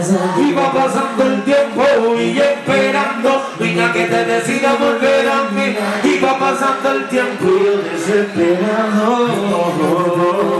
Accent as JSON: {"language": "Spanish", "country": "Puerto Rico", "said": "Y ustedes saben que yo soy puertorriqueño"}